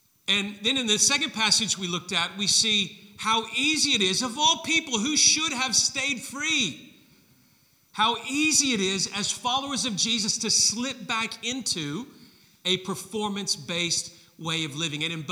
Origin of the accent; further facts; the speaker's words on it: Tennessee, United States; I grew up in this suburb of Memphis, that where I grew up in Tennessee in the United States